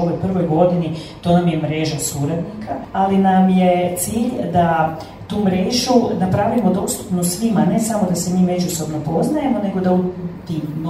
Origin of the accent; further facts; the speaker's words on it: Slavonia, Croatia; ja sam Slavonka